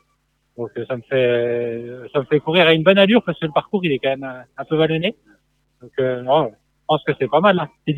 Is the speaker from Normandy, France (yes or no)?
no; Bourgogne-Franche-Comté, France; je viens de Bourgogne, je suis un coureur sur route.